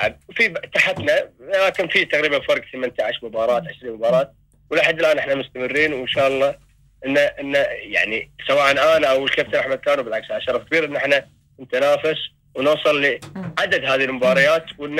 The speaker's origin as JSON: {"language": "Arabic", "country": "Kuwait", "said": "إحنا ككويتيين نتشرف إن إحنا نمثل ديرتنا أحسن تمثيل"}